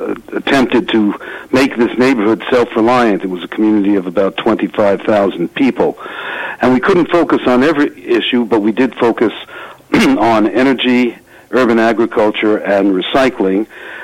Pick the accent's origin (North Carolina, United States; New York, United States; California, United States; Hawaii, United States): New York, United States; Brooklyn; I had grown up in manufacturing in my hometown of Brooklyn, New York.